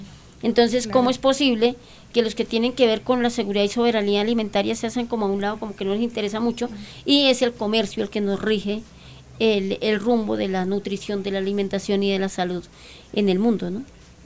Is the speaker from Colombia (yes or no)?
yes; Boyacá, Colombia; Yo soy de Boyacá y allí nosotros no tenemos dos ni tres productos, son mucha la cantidad de productos.